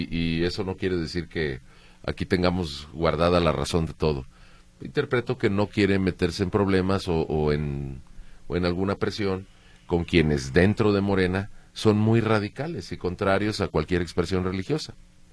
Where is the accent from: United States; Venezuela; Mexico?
Mexico; Y lamento como ciudadano mexicano la ausencia de mi presidenta.